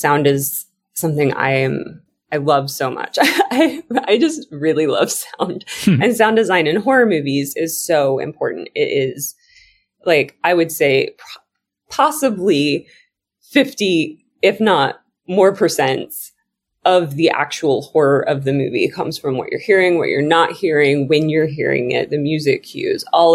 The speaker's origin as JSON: {"language": "English", "region": "Missouri", "country": "United States", "said": "Like I said, I'm from Missouri. My mom was a teller at a bank. My dad worked at a factory."}